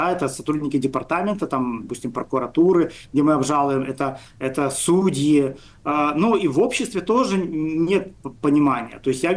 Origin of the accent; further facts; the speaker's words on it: Belarus; мы сами, белорусы, сами себе помогаем